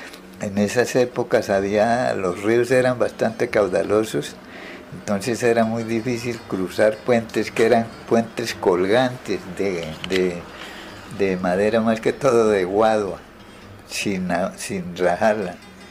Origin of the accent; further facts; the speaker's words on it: Coromoro, Santander, Colombia; also born or lived in Bogotá; una persona salí de allá de Coromoro y llegué directamente a Bogotá.